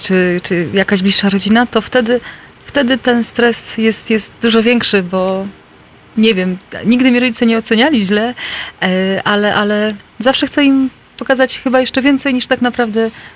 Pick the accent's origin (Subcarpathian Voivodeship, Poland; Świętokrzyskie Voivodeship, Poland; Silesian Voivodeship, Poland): Świętokrzyskie Voivodeship, Poland; Starachowice; Pochodzę z pięknego miasta Starachowice, czyli z miasta Starów.